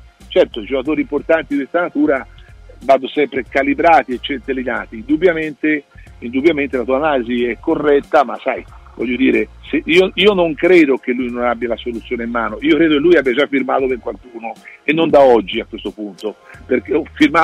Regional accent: Empoli, Tuscany, Italy; born there; Io sono nato a Empoli

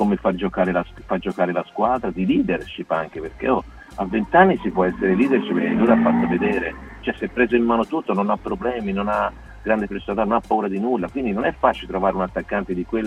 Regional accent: Florence, Tuscany, Italy; No, perché sono di Firenze.

